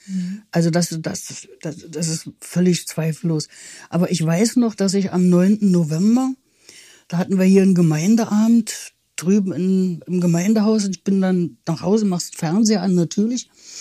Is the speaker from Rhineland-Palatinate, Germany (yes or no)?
no; Berlin, Germany; in die ersten knapp vier Lebensjahre bin ich in West-Berlin groß geworden